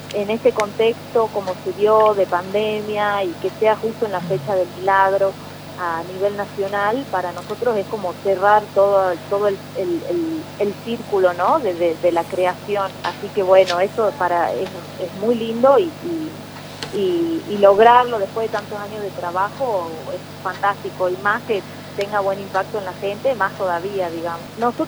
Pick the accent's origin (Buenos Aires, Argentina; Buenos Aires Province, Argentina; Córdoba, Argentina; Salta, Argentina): Salta, Argentina; Sí, somos todos salteños